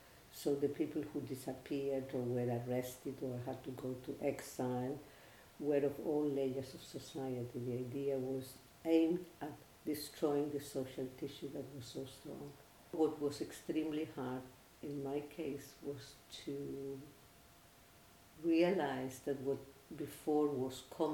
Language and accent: English; Santiago, Santiago Metropolitan Region, Chile; also born or lived in Temuco; I was born in Santiago, studied in Santiago, but I lived great part of my professional life as an academic in the south of Chile